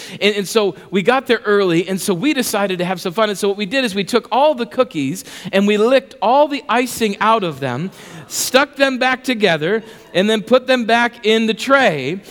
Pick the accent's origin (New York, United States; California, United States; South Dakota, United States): South Dakota, United States; Rapid City; Now, I grew up in Rapid City, and when I was about 11 or 12 years old, I was part of the Rapid City Children's Choir.